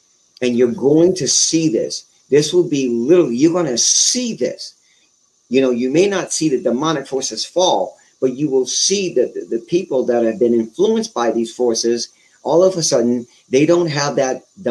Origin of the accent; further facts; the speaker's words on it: England, United Kingdom; because I'm English. You know, I speak English.